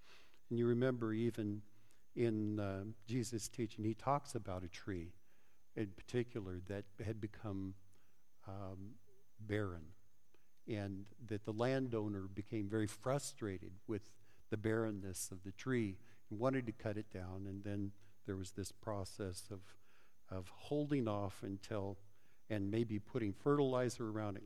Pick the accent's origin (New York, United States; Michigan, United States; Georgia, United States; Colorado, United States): Colorado, United States; So I remember growing up in Colorado, we had a lot of orchards around there